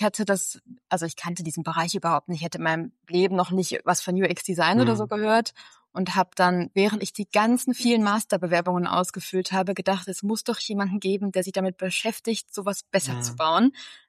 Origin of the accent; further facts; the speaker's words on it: Bergisch Gladbach, North Rhine-Westphalia, Germany; ich bin 29 Jahre alt. Ich komme aus Köln, beziehungsweise Bergisch Gladbach, aber wohne jetzt wieder in Köln.